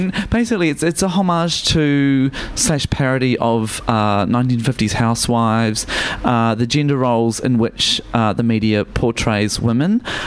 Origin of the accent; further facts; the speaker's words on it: New Zealand; accent: New Zealand; I'm from New Zealand. Yeah. I'm the bitch across the ditch.